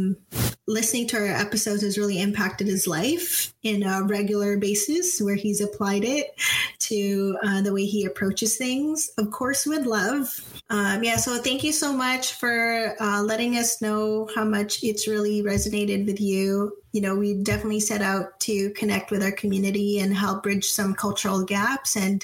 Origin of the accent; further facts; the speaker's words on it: Philippines; So we really get into talking about expression, art expression, as a Filipino. And I'm sure many of you other creatives out there, you know, sometimes maybe wonder, like, how come my art is not considered to be Filipino enough, right?